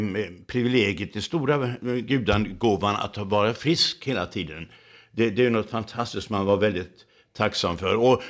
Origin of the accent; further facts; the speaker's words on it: Laholm, Halland County, Sweden; avlades i min hemstad Laholm utanför där.